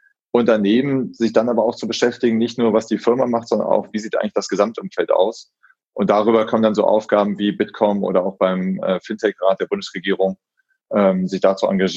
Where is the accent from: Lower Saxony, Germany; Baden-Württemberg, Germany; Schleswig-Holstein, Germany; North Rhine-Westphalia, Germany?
North Rhine-Westphalia, Germany; Solingen; now in Frankfurt, Germany; Ich komme ganz gebürtig aus Solingen, also in Messerstadt. Und bin da auch aufgewachsen. Habe dann relativ früh berufsbedingt den Wechsel nach Frankfurt gemacht. Und aber ganz ursprünglich mal Solingen.